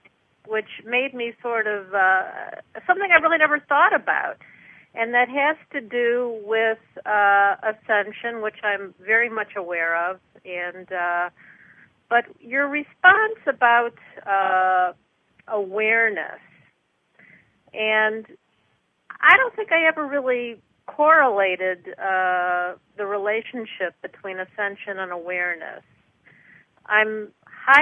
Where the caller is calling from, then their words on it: Detroit, Michigan, United States; I'm calling from the Detroit area.